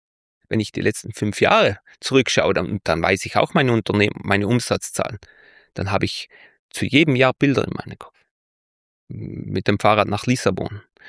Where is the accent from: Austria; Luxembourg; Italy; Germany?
Italy; Trentino-Alto Adige; mein Südtirol ist ein Dorf, wo ich herkomme.